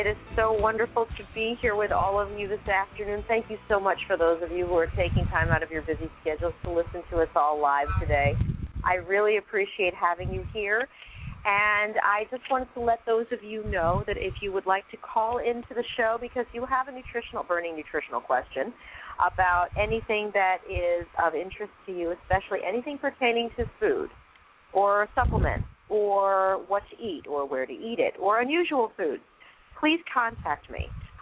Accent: Philadelphia, Pennsylvania, United States; also born or lived in Germantown / Mount Airy / Elkins Park / New Hope; I grew up in and around Germantown, Mount Airy, let me see, Elkins Park, and where else did I grow up? Around New Hope, Pennsylvania. But pretty much we moved every couple of years, so I lived in a variety of different areas there.

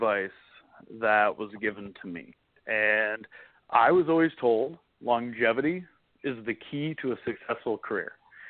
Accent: Minnesota, United States; growing up in Minnesota and then also living in Robbinsdale

